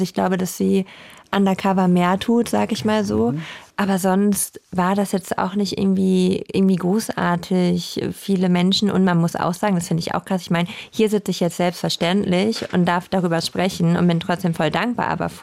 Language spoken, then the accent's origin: German; Lower Saxony, Germany; ich komme ja aus Ostfriesland und ich habe früher dort immer mit einer Fotografin Bilder gemacht.